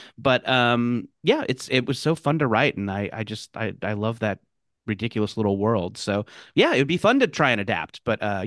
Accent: California, United States; I grew up in Orange County

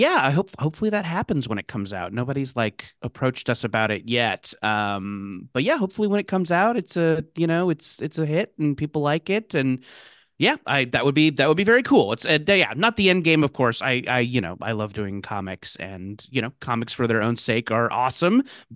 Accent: California, United States; I grew up in Orange County

